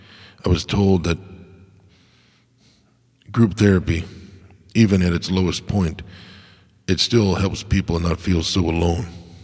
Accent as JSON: {"language": "English", "country": "United States", "said": "Or maybe now, as an American, maybe we need to heal as a country"}